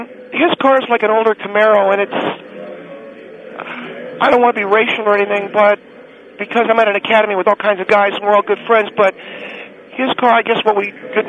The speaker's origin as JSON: {"language": "English", "region": "California", "country": "United States", "said": "and I come from the San Fernando Valley originally"}